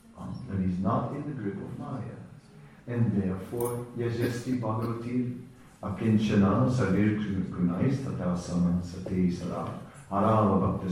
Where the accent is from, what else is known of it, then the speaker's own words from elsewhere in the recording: Netherlands; I am from the Netherlands, and Holland is a kind of very Protestant country, mostly.